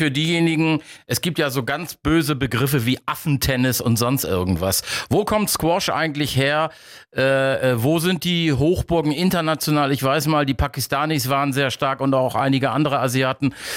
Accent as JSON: {"language": "German", "region": "Bremen", "country": "Germany", "tie": "born or raised there", "said": "Und das ist das Schöne, weil das Thema spielt in meiner Heimatstadt in Bremen."}